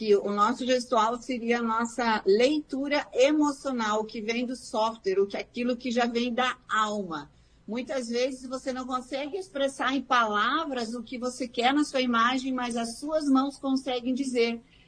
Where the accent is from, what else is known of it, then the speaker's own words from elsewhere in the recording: Chapecó, Santa Catarina, Brazil; eu não sou do Rio Grande do Sul, eu sou de Chapecó, Santa Catarina.